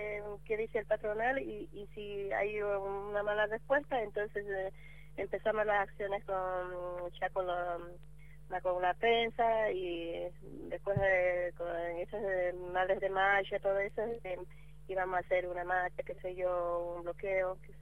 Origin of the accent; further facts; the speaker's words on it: Bolivia; soy de Bolivia